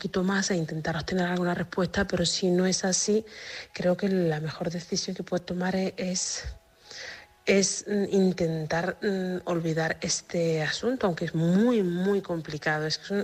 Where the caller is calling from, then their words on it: Seville, Andalusia, Spain; de Sevilla.